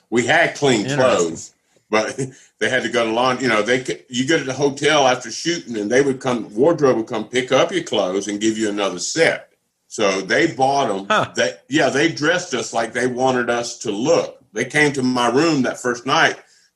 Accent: Louisiana, United States; also born or lived in Florida; Like, I'm from Southwest Louisiana, man, grew up in Florida, too.

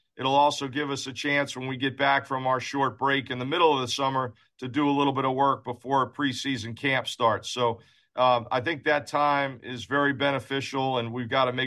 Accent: New York City, New York, United States; You know, I was a blue-collar kid growing up in Staten Island, New York, and was the first one in my family to go away to college.

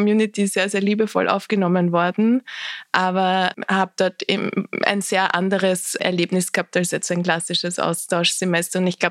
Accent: Austria; ich bin sehr behütet am Land in Österreich aufgewachsen

